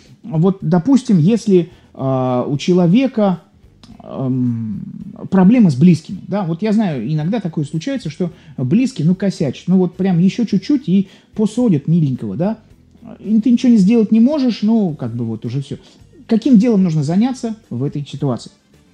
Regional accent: Saint Petersburg, Russia; я из Петербурга.

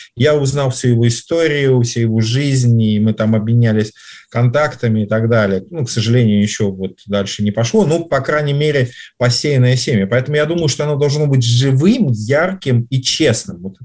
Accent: Vladimir Oblast, Russia; так как я родом из Петушинского района

